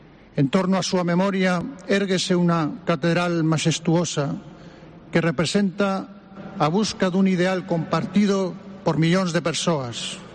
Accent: Spain; el orgullo y el respeto que como español siento por nuestro pueblo

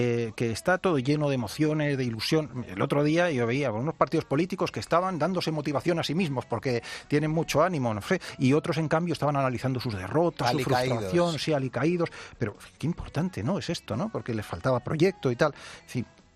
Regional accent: Russia; Spanish is a second language; y yo las uso y la gente no me entiende, claro. Entonces piensa, porque soy rusa, y dice, no, porque he leído el Quijote.

